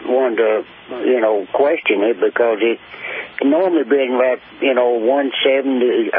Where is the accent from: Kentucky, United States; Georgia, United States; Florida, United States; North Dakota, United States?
Kentucky, United States; Yeah, I'm from Kentucky, and I had a eye exam yesterday.